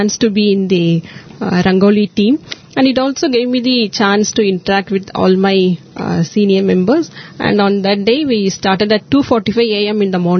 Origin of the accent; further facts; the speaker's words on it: Coimbatore, Tamil Nadu, India; from Coimbatore.